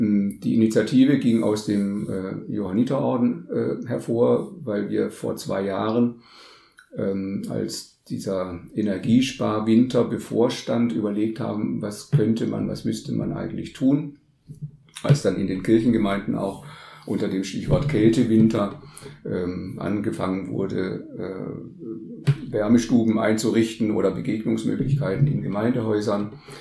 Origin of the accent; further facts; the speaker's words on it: Stuttgart, Baden-Württemberg, Germany; Die Idee ist 1995 in Stuttgart geboren worden, in meiner Heimatstadt nebenbei.